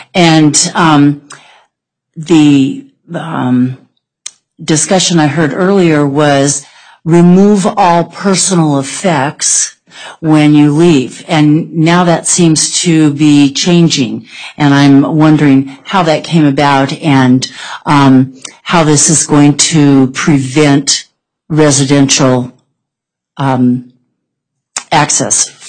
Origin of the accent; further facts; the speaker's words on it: Carson City, Nevada, United States; from Carson City